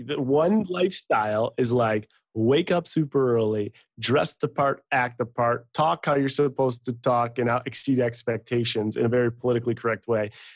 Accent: Buffalo, New York, United States; moved away as an adult; now in Seattle, United States; I grew up in Buffalo, bounced around pretty much everywhere for corporate America. You tell me where to go, I'll go. Uh-huh. I ended up getting my MBA in accounting and finance at night. And then there was a big move that brought me to Seattle.

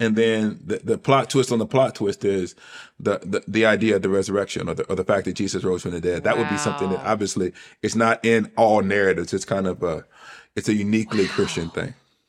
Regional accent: Southern United States, United States; When I first came as a Southerner, I wasn't ready for it

